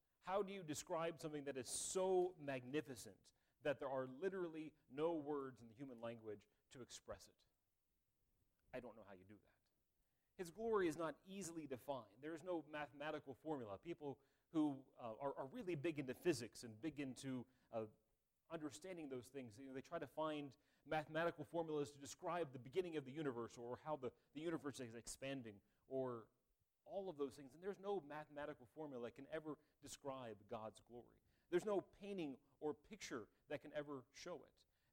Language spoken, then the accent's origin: English; West Virginia, United States; I was telling him I was from West Virginia.